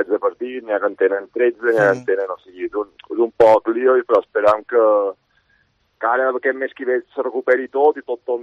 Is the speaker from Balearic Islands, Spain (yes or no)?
yes; Balearic Islands, Spain; com a mallorquí m'agradaria doncs, que se salvessin en el final